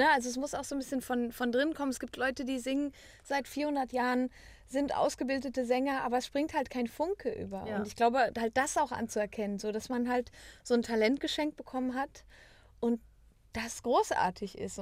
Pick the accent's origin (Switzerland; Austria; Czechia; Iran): Switzerland; Valais; Das ist ein Open Air, das ist im Wallis, also da, wo ich herkomme, in dem Tal.